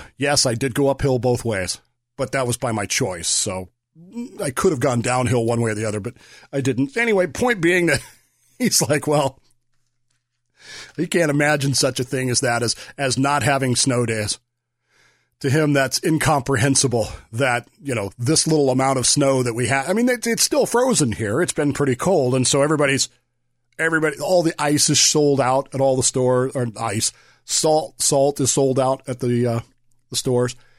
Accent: Colorado, United States; also born or lived in Utah; They'd had snow days where I grew up in Colorado and Utah and the likes of that, we'd have never gone to school, ever.

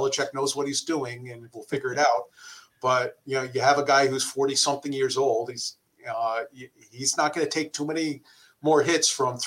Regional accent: New York, United States; I remember my dad. I grew up in New York.

